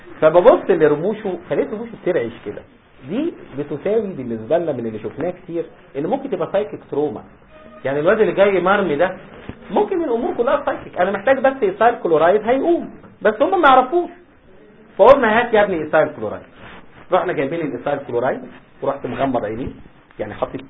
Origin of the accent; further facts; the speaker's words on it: Egypt; والكلام اللي بيحصل عندنا في مصر ده حذافيره